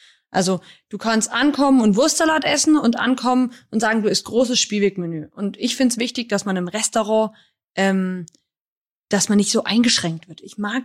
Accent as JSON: {"language": "German", "region": "Baden-Württemberg", "country": "Germany", "tie": "born or raised there", "said": "Also ich bin im Spielweg aufgewachsen, das ist der Schwarzwald"}